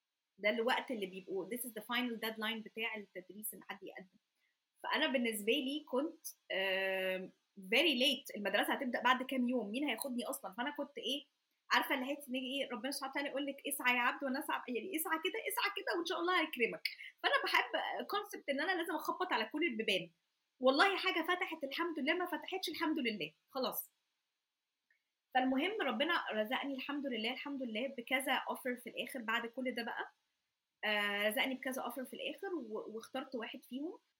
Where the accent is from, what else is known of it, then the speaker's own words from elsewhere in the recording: Egypt; moved away; احنا الدفى اللي احنا كبرنا فيه في مصر. برضو انا واحده من الناس اتحركت كتير وانا صغيره، بس لما كنا في مصر